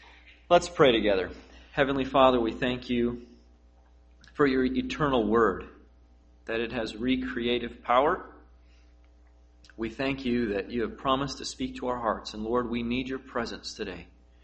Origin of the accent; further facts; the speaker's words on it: Chicago, Illinois, United States; now in Wichita, United States; It's a privilege to be in Wichita, Kansas. I was raised in the Chicago area. And when I first came to Kansas, after I got through the initial shock of seeing almost nobody compared to Chicago, I wanted to get right back to Chicago.